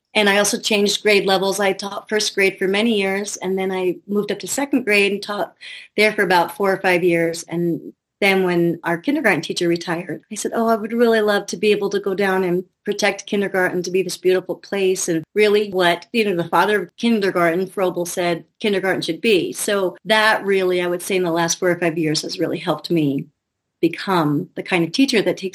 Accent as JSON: {"language": "English", "region": "New Jersey", "country": "United States", "tie": "born or raised there", "said": "but I was born in New Jersey, upper New Jersey, which is very beautiful and rural. And we lived in a house in the woods by a lake."}